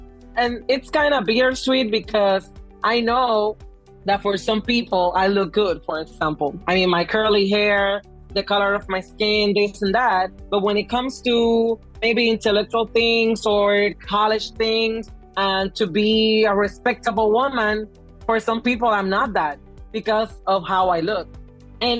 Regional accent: Puerto Rico; because we are a territory from the United States and that adds like a layer of the way we think or the way we think it's the best way to do things or to conduct our lives in the way we do our lives here in Puerto Rico.

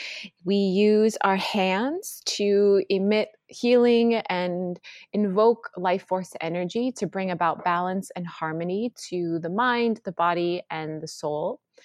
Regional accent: North Dakota, United States; also born or lived in Washington, D.C. / Los Angeles; And for me, I grew up in North Dakota.

